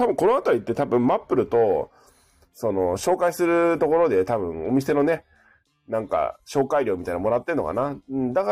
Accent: Kanagawa, Japan; born there; now in Tokyo, Japan; まあ当然都民っていうか、まあ、神奈川県生まれの都民だから、完全にずっと関東だからね、

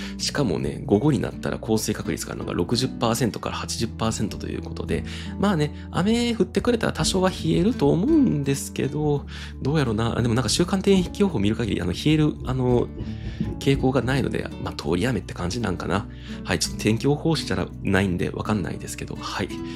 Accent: Kobe, Hyogo, Japan; also born or lived in Christchurch, New Zealand; now in Tokyo, Japan; 私が現在住んでいる東京都、私の出身地である兵庫県神戸市、私のもう一つのふるさとである、ニュージーランドクライストチャーチ、そして私が、2年間、仕事で駐在していたアメリカテキサス州ヒューストン

